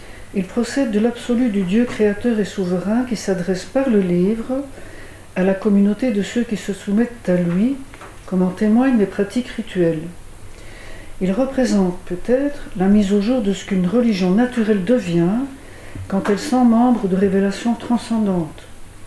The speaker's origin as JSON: {"language": "French", "country": "Belgium", "said": "comme chez nous en Belgique, elles sont en contact."}